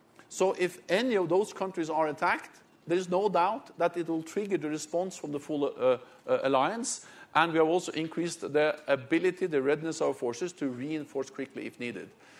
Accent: Norway; And to be honest, I'm from Norway, and Norway is a beautiful country. We have beautiful mountains

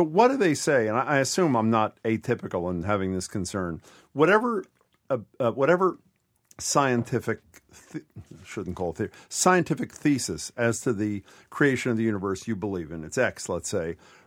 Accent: Pennsylvania, United States; In places like my home state of Pennsylvania

